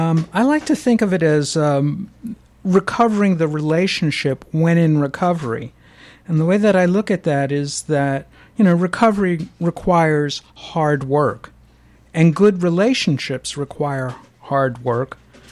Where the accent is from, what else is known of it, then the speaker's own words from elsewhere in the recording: Miami Beach, Florida, United States; I'm one of the few people that was actually born and raised on Miami Beach.